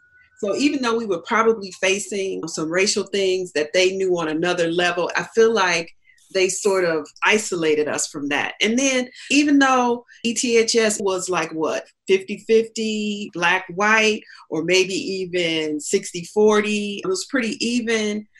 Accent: Evanston, Illinois, United States; That's the kind of white folks that I grew up in Evanston.

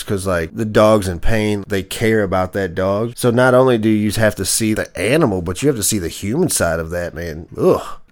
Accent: the South, United States; I'm from the South, man. And I grew up in the fucking 80s and the 90s.

